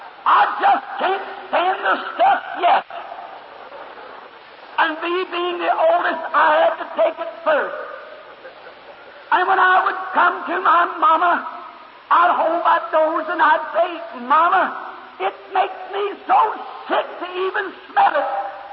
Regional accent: Kentucky, United States; born or raised there

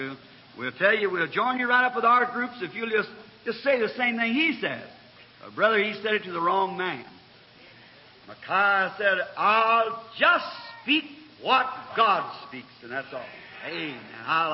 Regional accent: Ireland; My people formerly were Catholic, you know. So, being an Irishman.

